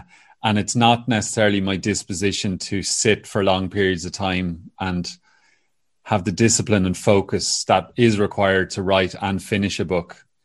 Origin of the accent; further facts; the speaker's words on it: Cavan, Ulster, Ireland; while living in Donegal, even though I'm originally from Cavan